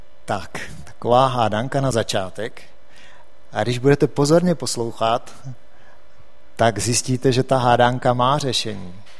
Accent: South Moravian Region, Czechia; Většinou asi víte, že jsem z Jižní Moravy původem. Mezi vinicema jsem vyrůstal celý život až do svých asi 25 let.

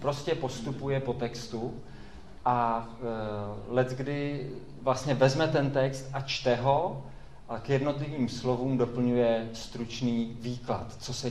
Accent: Husinec, South Bohemian Region, Czechia; Vyrostl jsem v Husinci. Z okna svého pokojíčku jsem se díval přímo do zahrady Husova domku.

